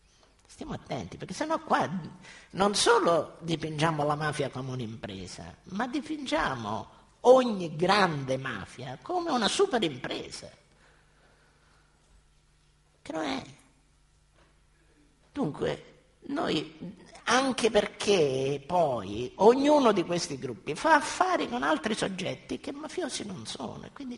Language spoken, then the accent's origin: Italian; Catania, Sicily, Italy; io poi che sono di Catania